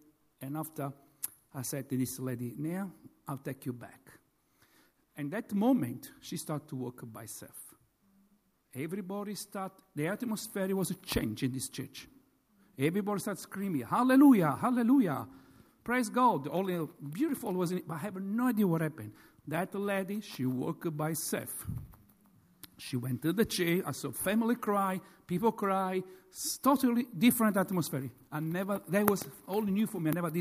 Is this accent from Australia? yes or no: yes; Australia; I come from Australia.